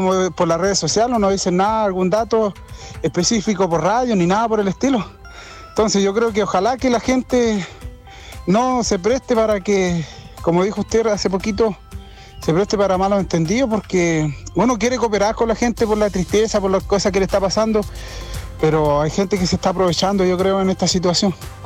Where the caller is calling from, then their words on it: Vilcún, Araucanía, Chile; acá de Vilcún.